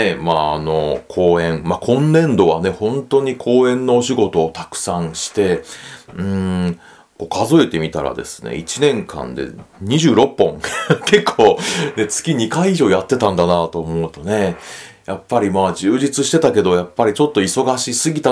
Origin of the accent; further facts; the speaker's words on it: Hiroshima, Japan; 2月は、故郷の広島